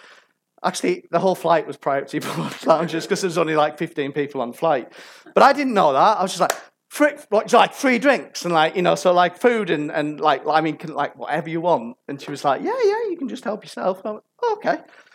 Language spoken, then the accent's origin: English; North West England, United Kingdom; I'm an American Cumbrian guy, anything for free. I'm a northerner, for goodness sake.